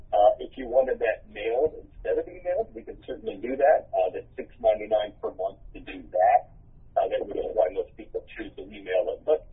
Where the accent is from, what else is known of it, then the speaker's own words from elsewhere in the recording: Stone Ridge, United States; I grew up about a mile and a half from the township. I grew up in Stone Ridge there off of Precinct